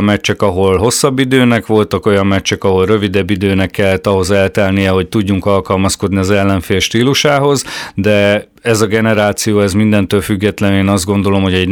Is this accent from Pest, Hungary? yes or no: no; Miskolc, Borsod-Abaúj-Zemplén, Hungary; Az, hogy én miskolciként, ezt edzőként